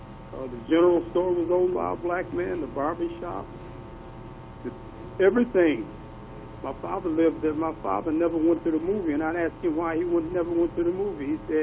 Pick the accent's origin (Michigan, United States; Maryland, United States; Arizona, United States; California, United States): Michigan, United States; Pontiac; Yeah, well, Pontiac was a segregated segregated north. You know, we was in a highly segregated city. The blessings of Pontiac were probably two, and that was the whole aspect of the community, the neighborhood that I grew up in.